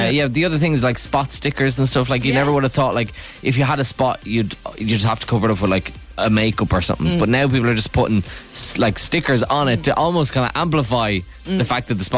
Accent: Ireland; because as Irish people, this is something that really makes us uncomfortable.

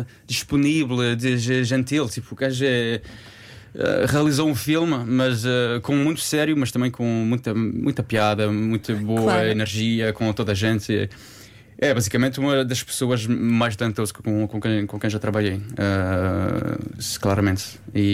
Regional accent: Paris, Île-de-France, France; Em Paris. Sim. Eu sou mesmo francês, os meus pais são portugueses

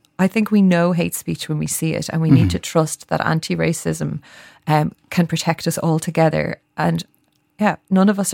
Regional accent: Ireland; growing up in Ireland as a Jewish person, there are only a few thousand of us.

